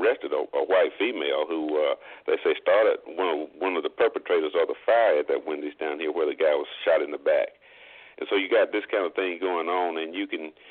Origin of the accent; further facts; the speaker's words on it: the South, United States; I'm from the South, obviously live in the South now.